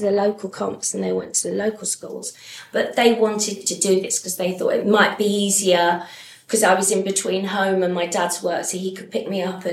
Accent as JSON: {"language": "English", "town": "Battersea", "region": "London", "country": "United Kingdom", "tie": "born or raised there", "said": "Yeah, I grew up on Windmill Road, which was opposite the common, so it was 15 minutes walk to CJ."}